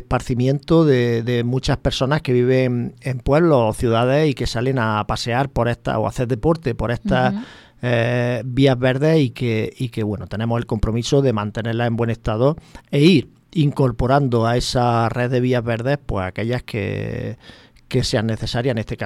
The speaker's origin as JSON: {"language": "Spanish", "town": "Chilluévar", "region": "Andalusia", "country": "Spain", "said": "La estamos viviendo, yo soy de Chilluévar, en la carretera de Villacarrillo hacia Cazorla."}